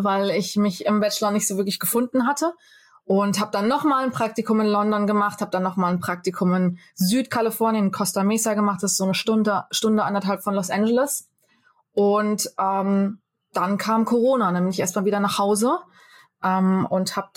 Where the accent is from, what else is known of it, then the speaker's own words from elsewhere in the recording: Hesse, Germany; Ich bin in Fulda geboren, bin in Pronzell aufgewachsen. Ja. Und war ja die ersten 18 Jahre meines Lebens auch in Fulda. Habe das Abitur am Domgymnasium gemacht